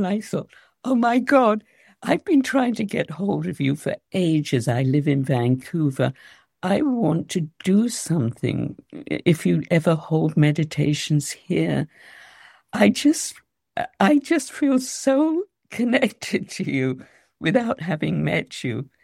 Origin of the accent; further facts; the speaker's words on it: London, United Kingdom; I'm from London originally and did the Overland Trail to India and all that.